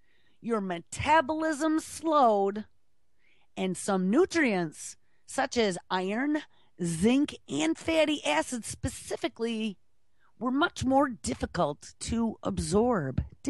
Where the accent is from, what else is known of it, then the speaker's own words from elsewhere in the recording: New York, United States; according to research from a university right here in my home state, Binghamton University, as part of the SUNY system.